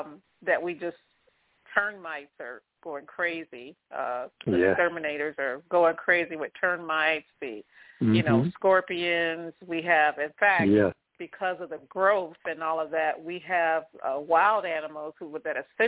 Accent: California, United States; we used to think, growing up in California, we used to think when they had the mudslides, you know, why do you build your house up there?

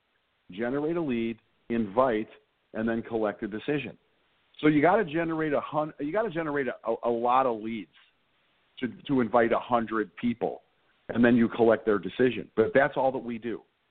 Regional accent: Chicago, Illinois, United States; I'm from Chicago. I'm from the southwest

